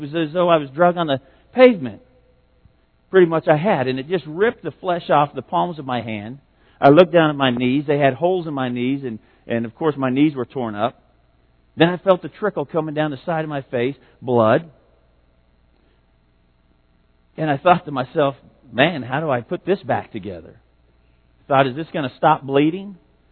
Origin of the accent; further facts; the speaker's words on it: Albuquerque, New Mexico, United States; When I was a teenager, we grew up in Albuquerque, New Mexico